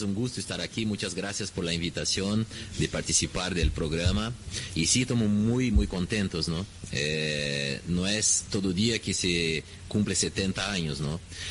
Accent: Curitiba, Paraná, Brazil; Spanish is a second language; moved away as an adult; now in Chile; Primero que salí de Curitiba, mi primera vez de mi vida que salí de mi ciudad y fui a vivir en otro país. Y yo no hablaba nada de español, sigo no hablando, la verdad, ¿no?

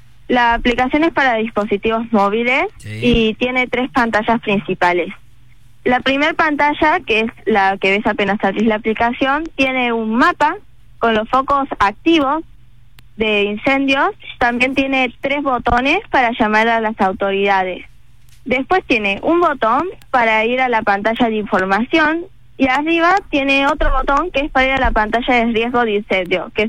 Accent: Córdoba, Argentina; Las tres chicas somos de Córdoba.

